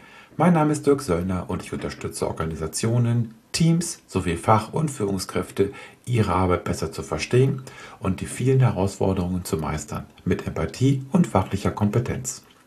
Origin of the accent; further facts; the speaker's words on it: Göttingen, Lower Saxony, Germany; in meiner Heimat Göttingen ansässig ist, verfolge ich natürlich auch die Entwicklung sehr aufmerksam.